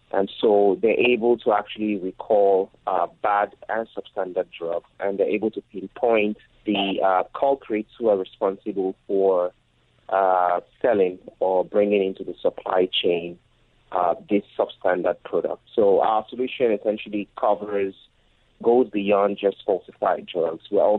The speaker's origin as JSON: {"language": "English", "country": "Nigeria", "tie": "born or raised there", "said": "while I was growing up in Nigeria."}